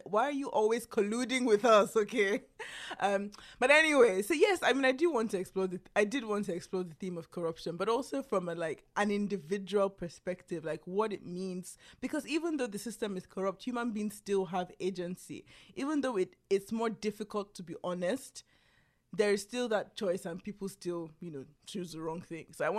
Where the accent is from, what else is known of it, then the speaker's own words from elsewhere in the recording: Nigeria; now in United States; I say this sitting from America, but like, just as a Nigerian, I feel like we can't stop at the first attempt.